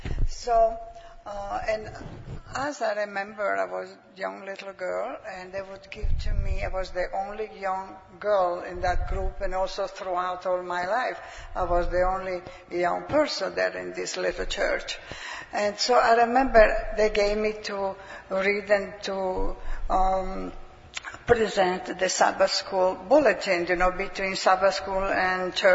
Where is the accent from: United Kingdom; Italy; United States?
Italy; Veneto; born there; English is a second language; I was born in Italy to a town 30 miles north of Venice. I was born into a Catholic home, a very good Catholic home.